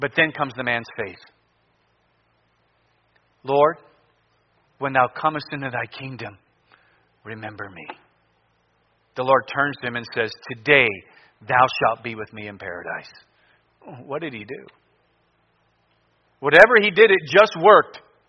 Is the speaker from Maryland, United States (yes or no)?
no; Ohio, United States; I grew up going to church. I grew up Catholic. I grew up outside of Cleveland. And so my parents had divorced, and we had moved just outside of Cleveland, about 20 miles